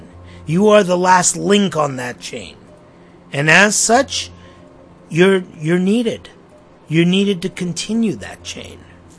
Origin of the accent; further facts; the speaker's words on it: United States; I grew up in American public schools.